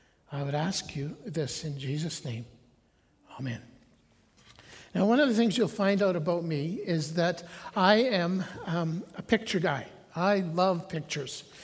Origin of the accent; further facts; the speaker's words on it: Olds, Alberta, Canada; born there; now in Ponoka, Canada; I was born in Olds. My father is a Baptist pastor, or was.